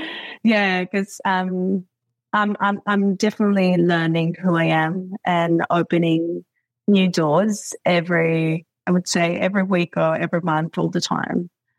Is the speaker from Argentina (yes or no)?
yes; Argentina; now in Australia; I'm from Argentina, I moved to Australia. Before that, I traveled the world.